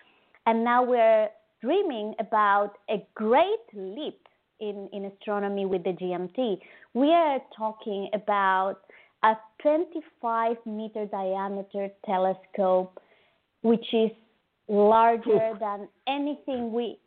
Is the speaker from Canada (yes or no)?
no; Chile; English is a second language; Yes, I'm a Chilean citizen, actually. I was born and raised in Chile